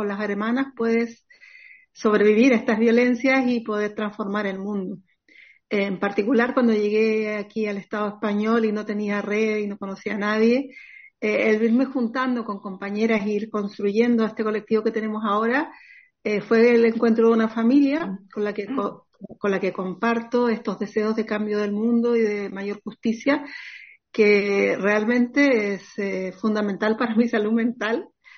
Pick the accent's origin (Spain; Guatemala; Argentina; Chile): Chile; moved away as an adult; Yo soy chilena y militaba en el movimiento feminista antes de venir, antes de hacer la migración